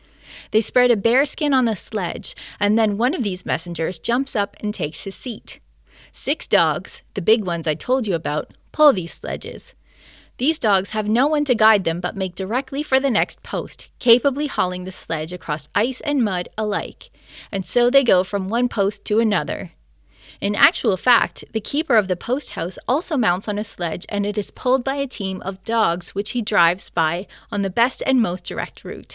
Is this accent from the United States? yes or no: no; Canada; as a historian and as a Canadian